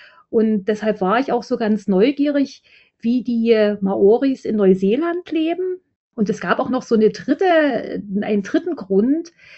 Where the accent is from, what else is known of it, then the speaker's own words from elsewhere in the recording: East Germany, Germany; was mich sehr an meine alte Heimat, an die DDR erinnert hat.